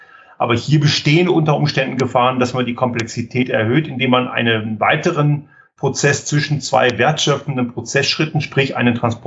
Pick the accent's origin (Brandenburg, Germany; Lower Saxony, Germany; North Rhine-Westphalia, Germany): Lower Saxony, Germany; Göttingen; now in Tyrol, Austria; Also ich sitze hier zwar physisch in Tirol, aber man hört an meinem Dialekt, dass es kein österreichischer Dialekt ist. Ich bin in Göttingen aufgewachsen. Bin dort mal zur Welt gekommen von Eltern, die aus dem damaligen Jugoslawien nach Deutschland gekommen sind.